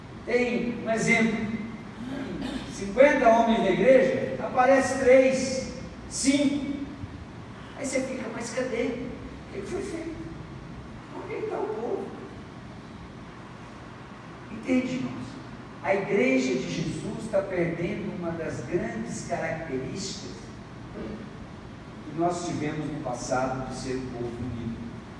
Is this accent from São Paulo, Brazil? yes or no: no; Brasília, Federal District, Brazil; also born or lived in Goiás / Tocantins; now in Belo Horizonte, Brazil; Eu sou natural de Goiás, eu e Etel, fomos criados em Brasília, depois mudamos, depois de casados, para o norte de Goiás, depois lá se tornou estado de Tocantins, e há 22 anos, creio, estamos aqui em Belo Horizonte.